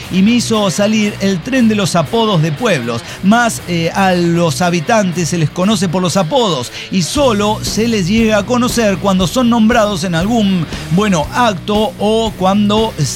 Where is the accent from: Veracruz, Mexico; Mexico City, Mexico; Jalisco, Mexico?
Veracruz, Mexico; Xalapa; born there; now in San Luis Potosí, Mexico; Es verdad, pero nací orgullosamente en Jalapa, Veracruz.